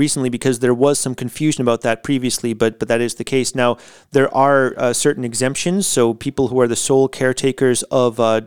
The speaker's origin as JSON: {"language": "English", "country": "United States", "lives_now": "Latvia", "said": "because it is quite different from my home country of the United States."}